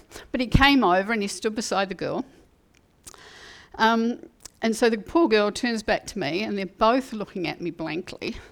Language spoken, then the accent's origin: English; New Zealand; accent: Kiwi; now in Virginia, United States; I'm in a little town in Virginia. They can't understand me because of my Kiwi accent. My Kiwi accent.